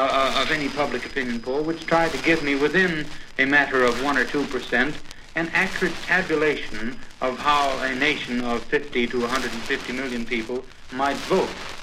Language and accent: English; United States; Well, as an American, I'm on what you here in Britain call a rather sticky wicket